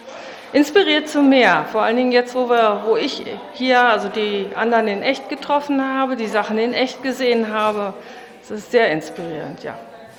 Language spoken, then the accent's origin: German; Gröbenzell, Bavaria, Germany; Ich komme aus Gröbenzell und habe bei der Online-Gruppe letztes Jahr mitgemacht.